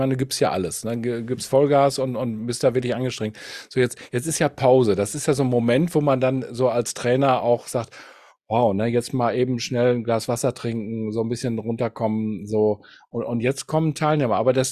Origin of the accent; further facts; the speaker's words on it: Gelsenkirchen, North Rhine-Westphalia, Germany; Ich komme aus Gelsenkirchen und wir sind Dönerland, ne?